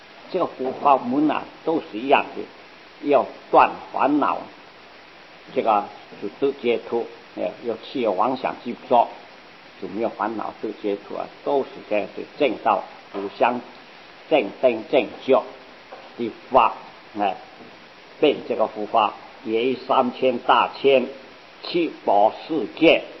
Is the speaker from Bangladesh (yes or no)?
no; China; 所以我们中国人呢。都喜欢这个圆圆的一颗一颗的叫塞粒啊